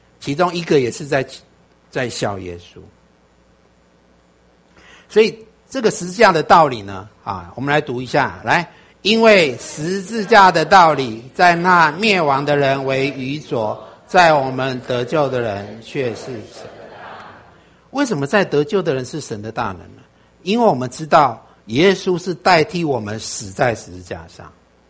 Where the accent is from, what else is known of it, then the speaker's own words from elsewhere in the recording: China; 我们中国人有一个宽广的心